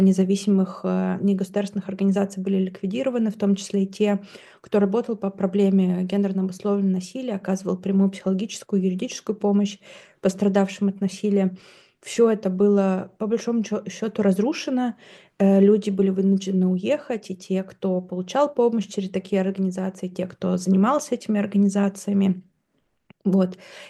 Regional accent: Belarus; я из Беларуси

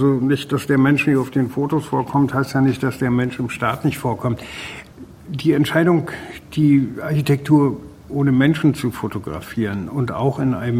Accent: Mecklenburg-Vorpommern, Germany; ich bin genau in der Gegend groß geworden in Mecklenburg.

